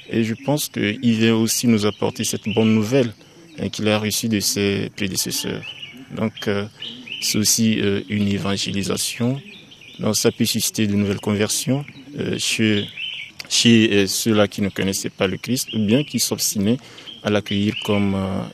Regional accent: Togo; comme si elle devait avoir lieu chez nous au Togo, parce que c'est un pays voisin

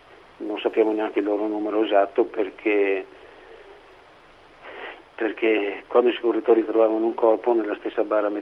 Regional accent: Longarone, Veneto, Italy; Longarone e quello che ho visto è stato un trauma che mi rimane per tutta la vita. Non c'era più il mio paese

